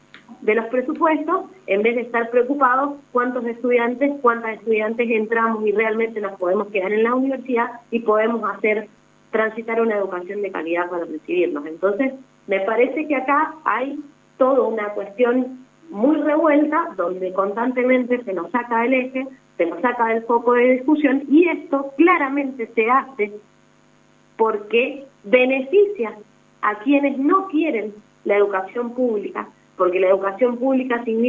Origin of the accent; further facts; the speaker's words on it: San Carlos, Mendoza, Argentina; now in Mendoza, Argentina; yo soy de San Carlos, tuve la posibilidad, para venirme a estudiar me tuve que venir a vivir a la capital